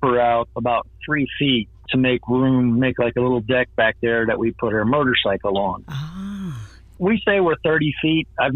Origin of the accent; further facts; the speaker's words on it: Frederick, Maryland, United States; We're from Frederick, Maryland. Mm-hmm. Is our home. It was our home.